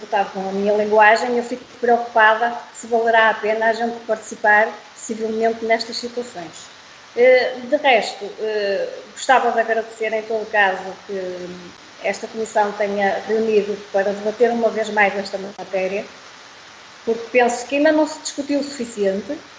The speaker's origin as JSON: {"language": "Portuguese", "country": "Portugal", "said": "Porque eu penso que é isso que a todos nós, como portugueses, nos interessa."}